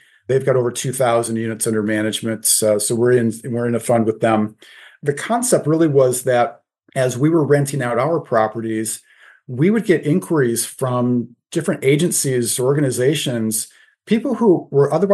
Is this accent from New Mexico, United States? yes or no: no; Detroit, Michigan, United States; So I grew up in the Metro Detroit area, did my undergrad there at the University of Detroit Mercy